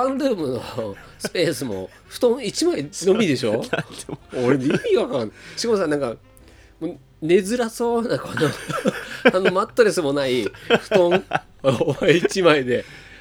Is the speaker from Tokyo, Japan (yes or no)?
yes; Tokyo, Japan; 東京生まれ東京育ちの、はいはい、しかも三軒茶屋という